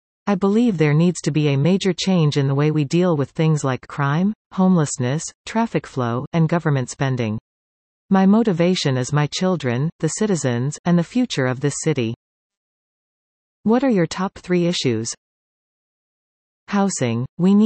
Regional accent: Victoria, British Columbia, Canada; do not live in the municipality of Victoria, however I live in Esquimalt and very close by. I was born and raised in James Bay and lived and worked in Victoria for over 30 years.

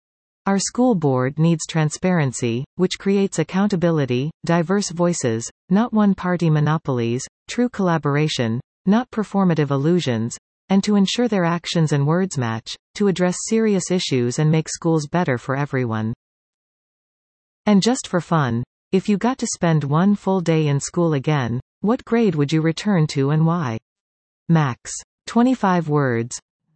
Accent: Burnaby, British Columbia, Canada; I grew up in Burnaby and am now raising my 3 children here.

